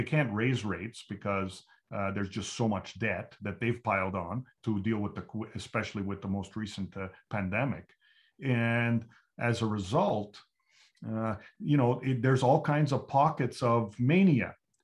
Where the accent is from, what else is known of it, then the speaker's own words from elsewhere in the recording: Canada; I mean, you're a Canadian, I'm a Canadian.